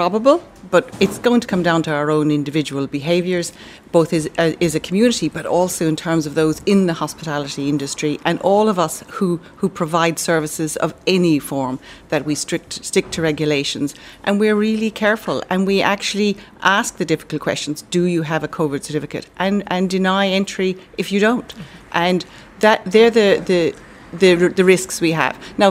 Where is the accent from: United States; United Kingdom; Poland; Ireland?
Ireland; I mean, as an Irish community, we've done really, really well, and we've showed significant social solidarity.